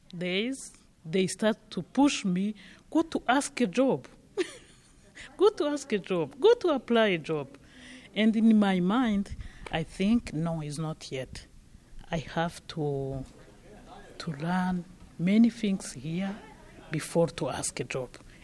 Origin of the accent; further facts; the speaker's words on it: Rwanda; English is a second language; moved away as an adult; now in Ottawa, Canada; Yeah, I'm from Rwanda originally.